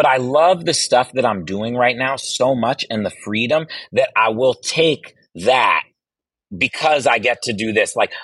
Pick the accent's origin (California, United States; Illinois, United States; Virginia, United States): Virginia, United States; I didn't grow up with a lot of money. So it's like I grew up in Virginia